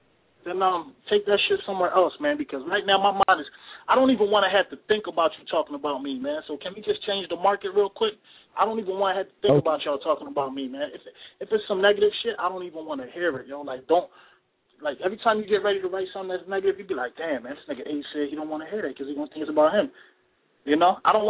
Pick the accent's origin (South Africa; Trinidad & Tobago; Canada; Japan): Trinidad & Tobago; now in United States; I'm from Trinidad, you know what I'm saying? I came to the States, and now I live here.